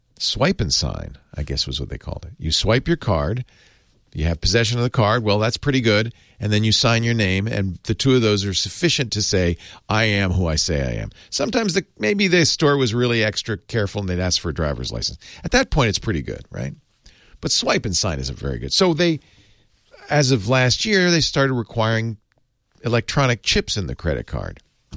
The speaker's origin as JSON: {"language": "English", "region": "Rhode Island", "country": "United States", "tie": "born or raised there", "said": "I grew up in the East Coast, so I know what you mean. I grew up in Rhode Island."}